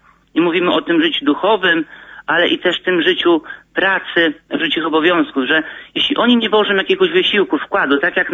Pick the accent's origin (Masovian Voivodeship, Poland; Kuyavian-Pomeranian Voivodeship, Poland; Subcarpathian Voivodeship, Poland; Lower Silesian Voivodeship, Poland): Kuyavian-Pomeranian Voivodeship, Poland; Bydgoszcz; Ja sam pochodzę z miasta, z Bydgoszczy. Tam się urodziłem, wychowałem. Moi rodzice pochodzą ze wsi.